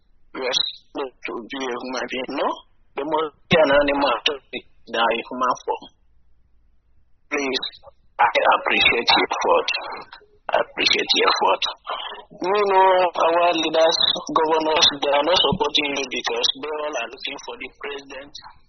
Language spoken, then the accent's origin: English; Anambra, Nigeria; I'm from Anambra West, Muanata, Meata.